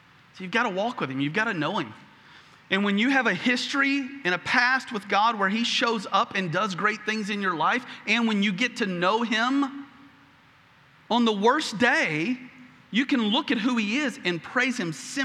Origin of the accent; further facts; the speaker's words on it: Tennessee, United States; I grew up in Tennessee, but I don't bleed orange, okay?